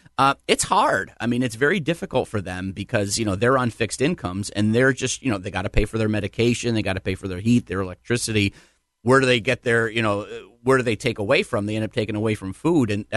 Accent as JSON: {"language": "English", "town": "New Britain", "region": "Connecticut", "country": "United States", "said": "I'm from New Britain. I live in West Hartford."}